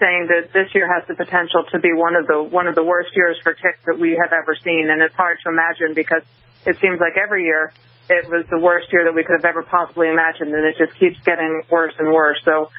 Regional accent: New England, United States; When I grew up in New England and always understood that there was a scare and potential of ticks, of deer ticks and Lyme disease

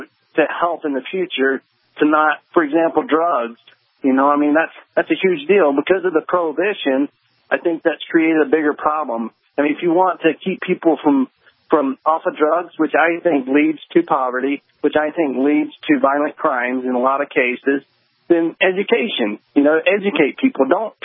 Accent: the South, United States; you know that I'm from the South and I grew up on a dairy farm

